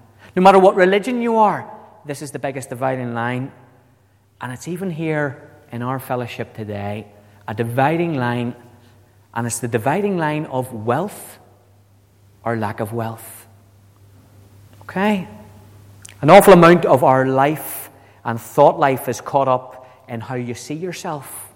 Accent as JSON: {"language": "English", "region": "Northern Ireland", "country": "United Kingdom", "said": "We come from Northern Ireland, and no matter how you've been raised in this part of Northern Ireland, you will have false beliefs somewhere embedded back there, a prejudice about either what side of the Protestant-Catholic divide you come from."}